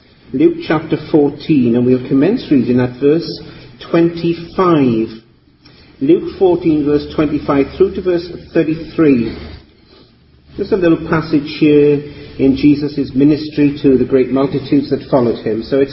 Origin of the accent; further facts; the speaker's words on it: Wales, United Kingdom; I come from Wales. We know everybody knows each other in Wales